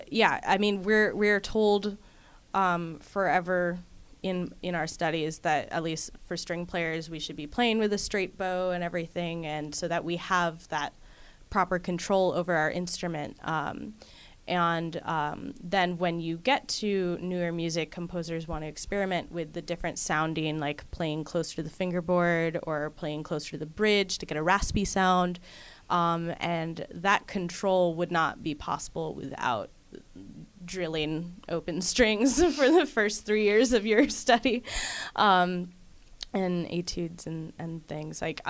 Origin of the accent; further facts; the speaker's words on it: Livermore, California, United States; I come from the San Francisco Bay Area, a town called Livermore. I started playing cello when I was 6 years old.